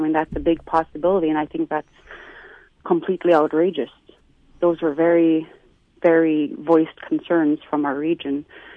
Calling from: Alaska, United States; I'm calling from Trothbrook.

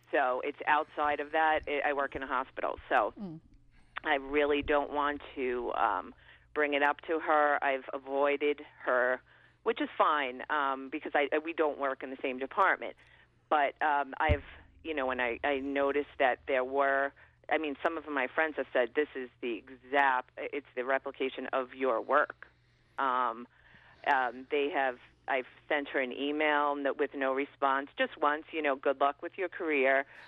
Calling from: New York, United States; Hi, how are you? I'm calling from New York.

